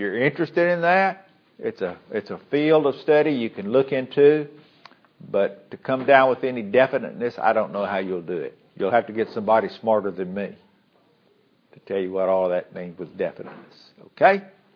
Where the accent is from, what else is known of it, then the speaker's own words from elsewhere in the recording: Port Arthur, Texas, United States; they were very, very strong where I grew up in Port Arthur, Texas.